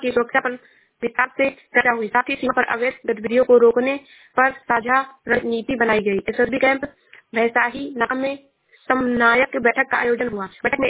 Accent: Uttar Pradesh, India; मैं जिला श्रावस्ती से हूँ।

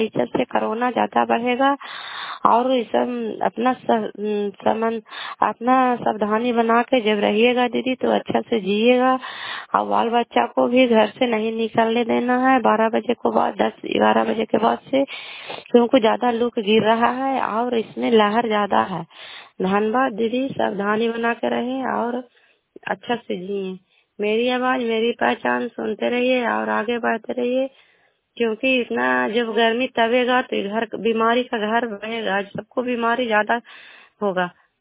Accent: Bihar, India; खड़गपुर मुंशी पंचायत प्रखंड चैनी जिला ललंदा का निवासी हूँ।

